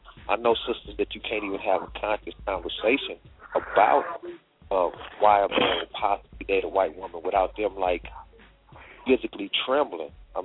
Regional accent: West Coast, United States; I'm originally from the West Coast myself, so I understand the mindset out here

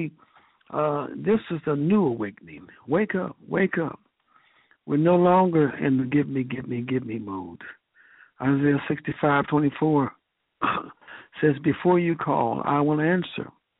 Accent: Texas, United States; I came from Texas. He brought me.

